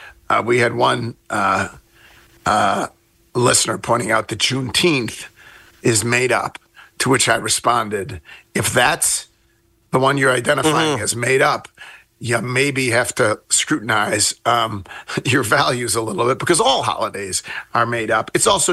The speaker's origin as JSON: {"language": "English", "town": "Buffalo", "region": "New York", "country": "United States", "tie": "born there", "said": "well, so I was born right after we moved to Buffalo in 1961."}